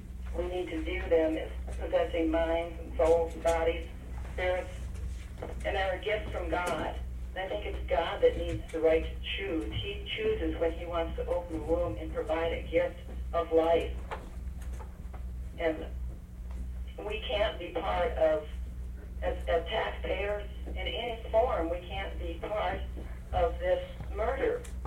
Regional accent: Nikiski, Alaska, United States; I'm from Nikiski, and I wish to testify against this bill.

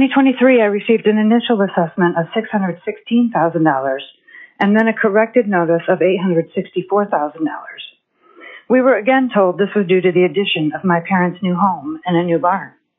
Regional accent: Haines, Alaska, United States; I'm from Haines, Alaska

